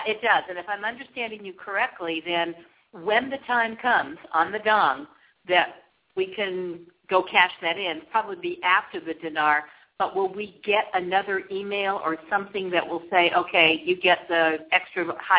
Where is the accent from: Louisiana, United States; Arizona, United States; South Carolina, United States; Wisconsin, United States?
Arizona, United States; Peoria; Hi, Dave. Actually, I'm from Peoria, not Scottsdale, but that's okay.